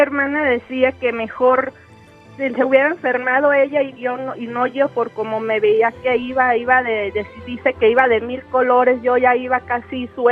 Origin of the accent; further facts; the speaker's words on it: Sahuayo, Michoacán, Mexico; now in Guadalajara, Mexico; De Saguayo, pero ahorita estoy en Guadalajara.